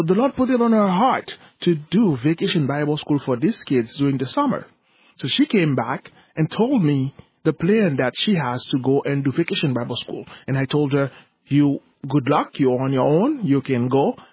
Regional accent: Port-au-Prince, Ouest, Haiti; English is a second language; also born or lived in Texas, United States; I am from Port-au-Prince, Haiti. I moved to the States to study at Letourneau University in Longview, Texas. After my undergraduate studies, I went back to Haiti

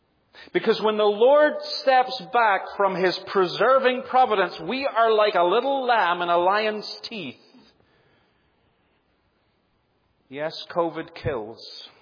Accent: United Kingdom; moved away as an adult; now in United States; And as a Brit that comes over to the U.S. and takes on citizenship, and now I can say my fellow Americans

